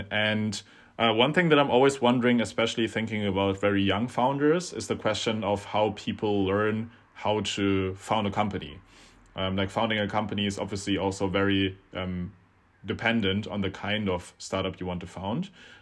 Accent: Germany; English is a second language; One thing that I also kind of familiarized myself with while growing up in Germany and also having international friends

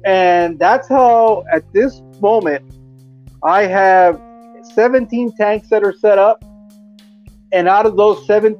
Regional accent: Mexicali, Baja California, Mexico; "Hey, dude, I'm from Mexicali. Hit me up after the stream."

